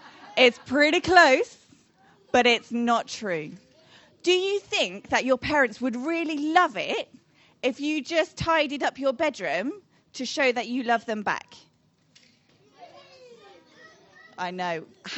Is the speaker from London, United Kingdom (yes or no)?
yes; Purley, London, United Kingdom; So I grew up in Purley, which is just a couple of miles down the road, and our house got flooded.